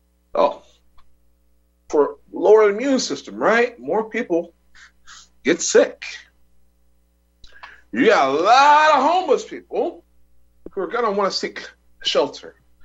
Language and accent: English; Texas, United States; also born or lived in California; Now, I'm from Texas, lived in California for a long period of time, so snow is not something I'm accustomed to.